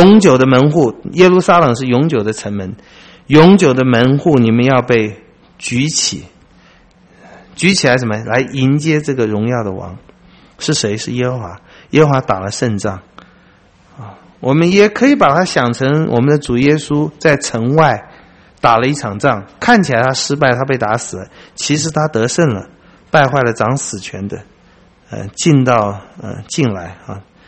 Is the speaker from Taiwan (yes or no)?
yes; Taiwan; 雅各一生真的也跟我们台湾人一样